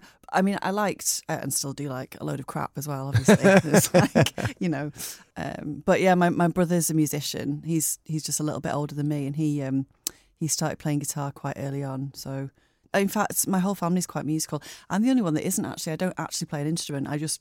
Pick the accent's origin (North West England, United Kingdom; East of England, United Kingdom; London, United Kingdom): North West England, United Kingdom; Greenmount; we lived outside of Bury, so more on the sort of, it was Greenmount, so up towards, or Hawkshire rather, up towards Ramsbottom and Bolton that way. So it was quite, it was a little bit countrified.